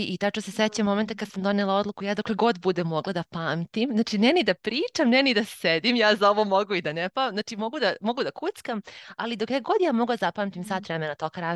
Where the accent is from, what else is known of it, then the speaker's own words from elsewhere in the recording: Serbia; moved away as an adult; now in United Kingdom; Udata sam za stranca, moj muž je Poljak, ja sam iz Srbije, mi smo zajedno tako šetali po Evropi. Sjatili smo se u Engleskoj sad već 3+ godine.